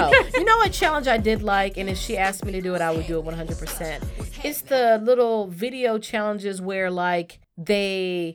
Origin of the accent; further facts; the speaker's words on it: Jacksonville, Florida, United States; Like, we're from Jacksonville, and the Hamilton play, this iconic Hamilton play, finally came to Jacksonville